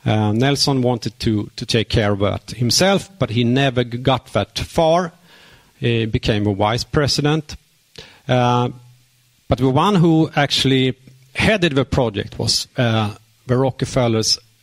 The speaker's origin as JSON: {"language": "English", "country": "Sweden", "said": "because I'm from Sweden"}